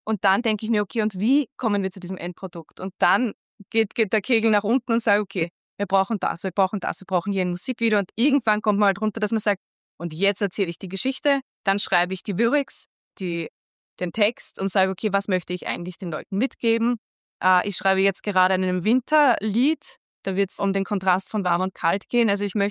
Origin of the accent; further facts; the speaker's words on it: Vienna, Austria; moved away as an adult; now in Linz, Austria; Ich bin Wienerin, genau. Also ich bin erst seit meinem 18. Lebensjahr hier nach Linz gekommen.